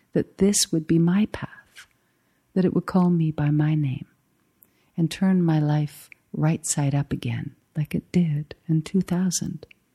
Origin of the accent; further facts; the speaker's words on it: Canada; I'm a Canadian by birth, but I've lived most of my life abroad.